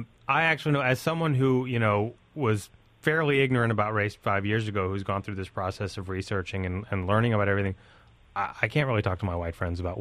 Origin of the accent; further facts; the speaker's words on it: Alabama, United States; than I have in common with a lot of the white people that I grew up with in Alabama.